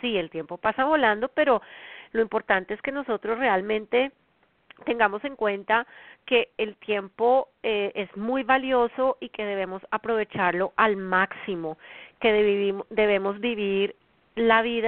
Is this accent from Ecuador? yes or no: no; Colombia; now in United States; Son las 8 de la noche en mi país natal, Colombia